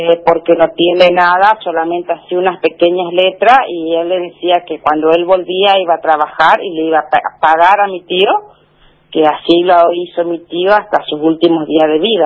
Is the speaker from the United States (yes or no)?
no; Villa Berthet, Chaco, Argentina; now in Presidencia Roque Sáenz Peña, Argentina; nosotros somos de Villa Berter, Chaco. Uh-huh. En esa localidad vivía mi familia, pero yo después me vine a vivir a Presidencia Roque Sáenz Peña.